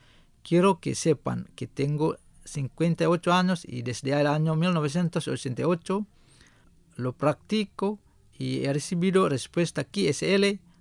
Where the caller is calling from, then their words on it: Santiago de Cuba, Cuba; oriental cubana y específicamente en esta provincia que es la ciudad héroe de Cuba, les escribo y saludo.